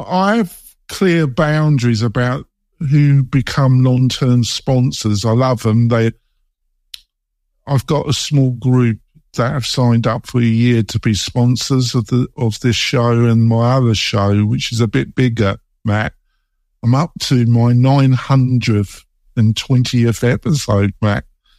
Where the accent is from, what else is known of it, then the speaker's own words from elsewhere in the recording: London, United Kingdom; because I was brought up in North London